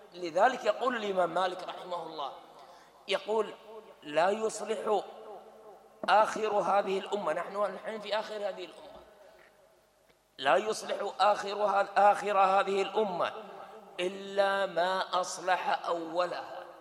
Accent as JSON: {"language": "Arabic", "country": "Kuwait", "said": "يحتفلون الآن حتى عندنا في الكويت"}